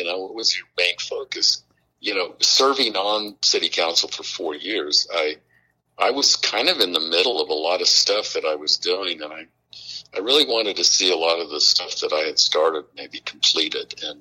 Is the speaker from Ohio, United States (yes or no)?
no; Pueblo, Colorado, United States; also born or lived in Brighton; You know, I grew up in Pueblo, I actually was born in Brighton, Colorado, but then my folks, I think I was just about a year old.